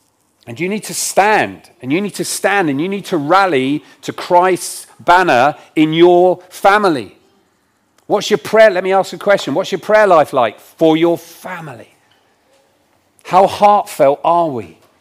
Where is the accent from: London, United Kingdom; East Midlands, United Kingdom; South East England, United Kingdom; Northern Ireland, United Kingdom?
South East England, United Kingdom; now in Rugby, United Kingdom; You know, growing up, I grew up on the Isle of Wight.